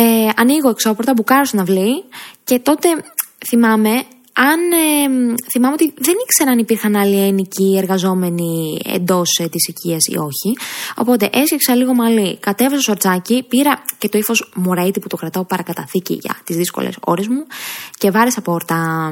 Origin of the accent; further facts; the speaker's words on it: Greece; δεν θα έπαιρνα τον δρόμο εύκολα, διότι είμαι Ελληνίδα και δεν υποτάσσομαι στη μοίρα